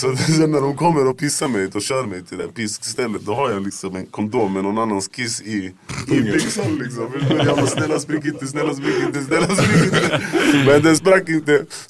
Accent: Chile; då åkte jag till Chile ett tag, som är mitt hemland.

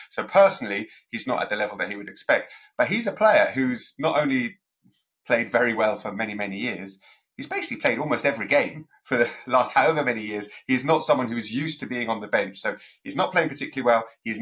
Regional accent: London, United Kingdom; I'm from North London, guys. Me, I'm born and raised in North London.

